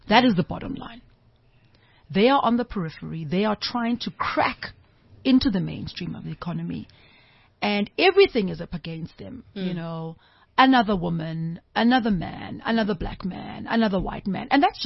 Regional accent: Umlazi, KwaZulu-Natal, South Africa; But really, my story is that I'm a young girl from Natal. I'm from Mlazi, and I had dreams.

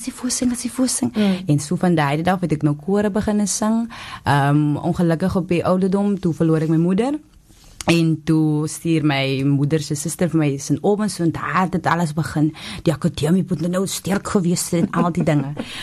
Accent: Wellington, Western Cape, South Africa; also born or lived in Paarl; ek is van Wellington, gebore in Perel

